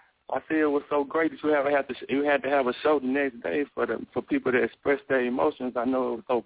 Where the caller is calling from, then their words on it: Dallas, Texas, United States; I'm calling from Dallas, Texas.